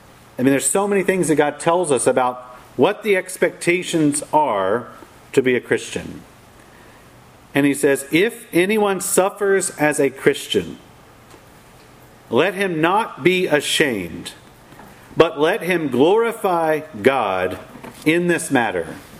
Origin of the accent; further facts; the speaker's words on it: Kentucky, United States; He was from California. I was from Kentucky.